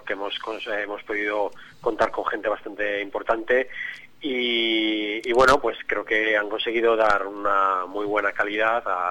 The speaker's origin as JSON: {"language": "Spanish", "country": "Spain", "said": "somos todos españoles los que hacemos el juego y así tenemos contentas a nuestras madres"}